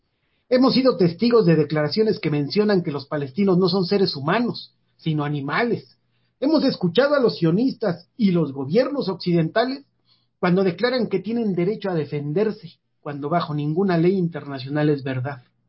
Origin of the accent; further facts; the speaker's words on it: Mexico; Vean que como mexicanos y ante la crisis del capitalismo norteamericano somos los siguientes en ser despojados